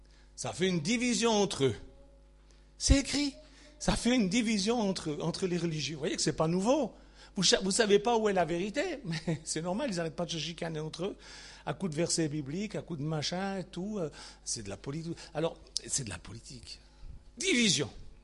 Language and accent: French; France; je vois marqué sabbat avec un S, je suis français, je dis sabbat.